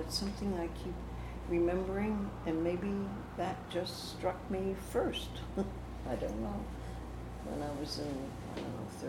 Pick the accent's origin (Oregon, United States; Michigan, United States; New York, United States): New York, United States; I think I was born and bred in New York.